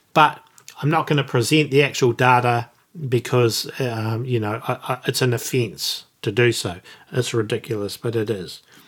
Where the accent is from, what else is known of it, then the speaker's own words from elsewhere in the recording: New Zealand; Now, as a New Zealander, the New Zealand government is actually put an injunction